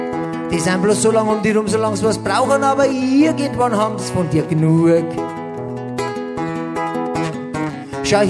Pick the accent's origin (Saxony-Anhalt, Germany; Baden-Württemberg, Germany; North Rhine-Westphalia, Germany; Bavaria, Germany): Bavaria, Germany; weil Hanf war ja in den Nachkriegsjahren Tabakersatz bei uns in Bayern zumindest, verstehst du?